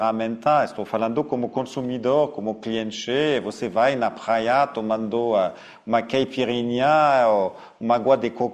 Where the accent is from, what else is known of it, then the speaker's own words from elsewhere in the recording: France; Portuguese is a second language; now in Brazil; e como franceses morando aqui no Brasil, eu tenho que usar os dois sistemas bancários